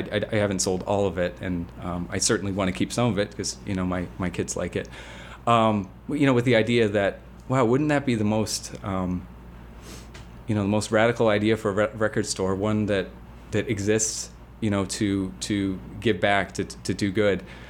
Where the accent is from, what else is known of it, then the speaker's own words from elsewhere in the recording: Connecticut, United States; I grew up in Connecticut, and one of my friends from Connecticut is on the board